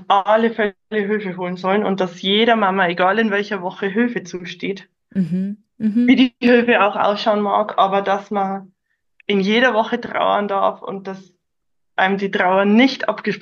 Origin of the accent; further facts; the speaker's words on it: Bavaria, Germany; Wie gesagt, ich komme aus dem Landkreis Regensburg.